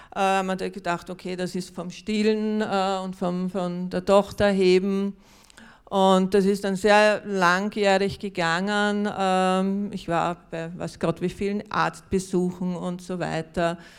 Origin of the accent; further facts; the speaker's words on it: Austria; Und ich hatte den Vorteil als Österreicherin, dass mich der Sozialstaat gestützt hat.